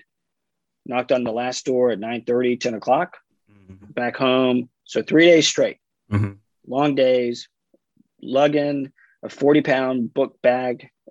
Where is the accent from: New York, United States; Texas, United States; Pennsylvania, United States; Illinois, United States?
Texas, United States; Granbury; So I grew up in Granbury, Texas.